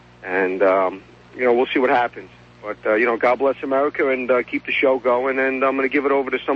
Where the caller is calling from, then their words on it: New York, United States; Yeah, I'm calling up from Westchester County.